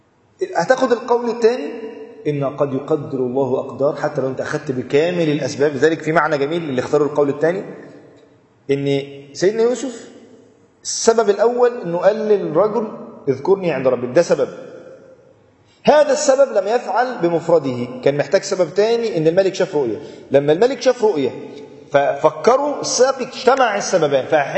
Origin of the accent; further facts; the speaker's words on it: Egypt; وتعرف الروتين أصلا عندنا في مصر،